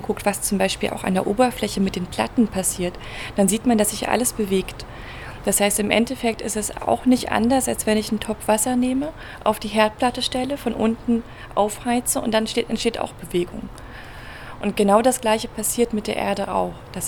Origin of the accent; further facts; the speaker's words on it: Berlin, Germany; Ich komme ursprünglich aus Berlin